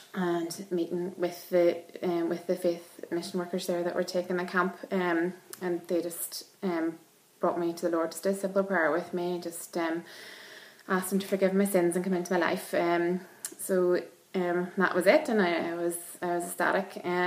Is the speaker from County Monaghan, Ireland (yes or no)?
yes; Ballybay, County Monaghan, Ireland; I was brought up near Ballybay in County Monaghan, had a Christian family, was brought up going to Sunday school and wee brethren Sunday school meetings